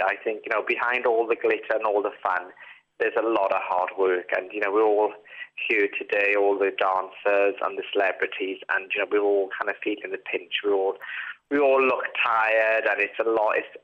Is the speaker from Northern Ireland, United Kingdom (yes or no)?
no; Merthyr Tydfil, Wales, United Kingdom; I'm from Merthyr Tydfil. I'm used to people shouting at me.